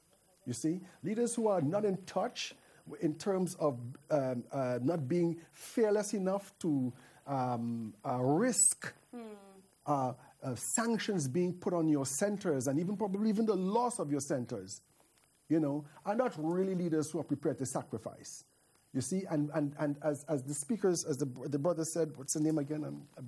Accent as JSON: {"language": "English", "country": "Bangladesh", "moved": "as an adult", "said": "Yeah, you know, I'm from Bangladesh. I come here. I am in an alien environment."}